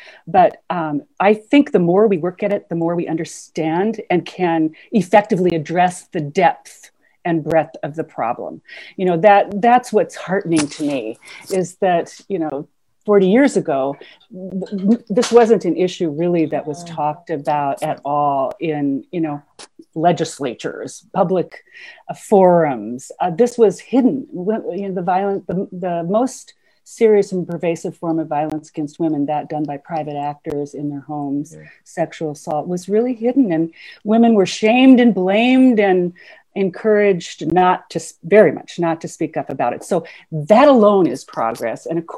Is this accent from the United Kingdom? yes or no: no; Minnesota, United States; communities in the United States, as I mentioned, I'm from Minnesota, started this work